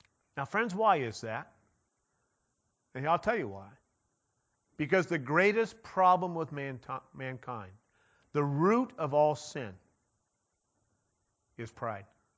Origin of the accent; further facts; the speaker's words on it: Ukiah, California, United States; I grew up in Ukiah, and it was always big time. You know, go to the county fair.